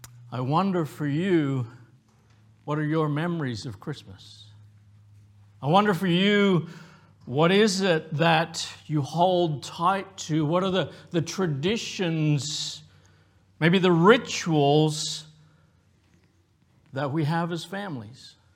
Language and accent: English; Papua New Guinea; also born or lived in Australia; Now, for me growing up in Papua New Guinea, for us growing up in Australia, that makes no sense at all.